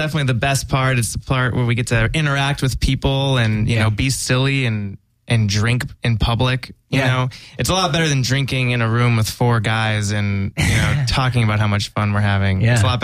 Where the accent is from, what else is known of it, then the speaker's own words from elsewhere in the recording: Tucson, Arizona, United States; now in Los Angeles, United States; Tucson, Arizona. I'm a wildcat.